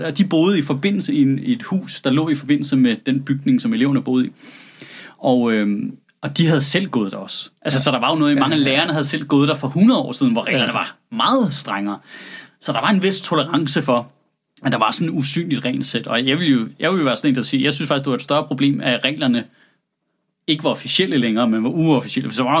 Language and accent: Danish; Central Denmark Region, Denmark; also born or lived in Slagelse; Jeg voksede op på Vestjylland.